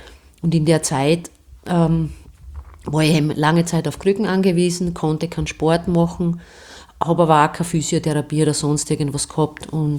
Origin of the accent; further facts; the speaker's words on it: Styria, Austria; Ich bin in Stallauf bei Steins aufgewachsen